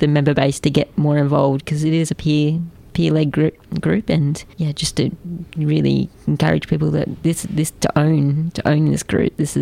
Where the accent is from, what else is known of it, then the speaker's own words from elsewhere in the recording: Canberra, Australian Capital Territory, Australia; Yeah, and I just never met any other trans people growing up in Canberra.